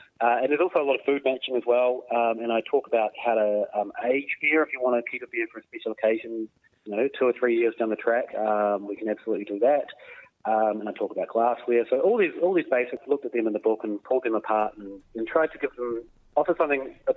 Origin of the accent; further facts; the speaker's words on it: New Zealand; moved away as an adult; now in Australia; Went and studied journalism, then moved to Australia. I'm from New Zealand originally, and was studying part time.